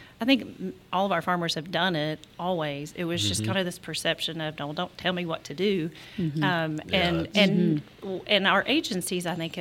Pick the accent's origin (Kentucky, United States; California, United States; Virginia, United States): Kentucky, United States; So I am from the Blue Licks area, by the state park. So that's what I grew up doing, and then came to UK.